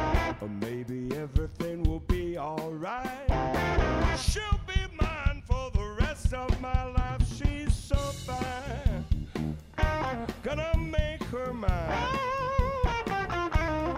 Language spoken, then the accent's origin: English; Florida, United States; also born or lived in Georgia; I'm from Florida and Georgia, so, you know, I don't think there's one snowmobile down there.